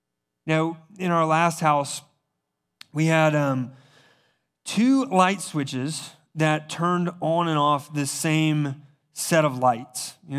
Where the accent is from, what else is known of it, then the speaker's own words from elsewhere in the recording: South Carolina, United States; And I was raised in South Carolina, and so I used an old South Carolina trick and to fix this light switch.